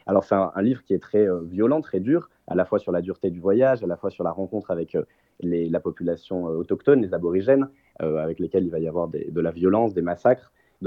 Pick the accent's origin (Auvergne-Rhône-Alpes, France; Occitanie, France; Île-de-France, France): Auvergne-Rhône-Alpes, France; J'ai grandi dans la Drôme, comme Pierre, donc, qui est originaire du Sud-Est. J'ai fait mes études à Paris, comme Valentin.